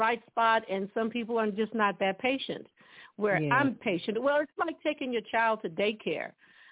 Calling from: Dallas, Texas, United States; From Dallas, Texas.

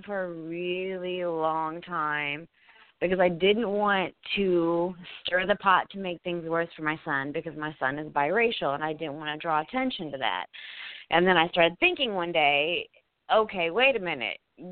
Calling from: Louisville, Kentucky, United States; from Louisville, Kentucky.

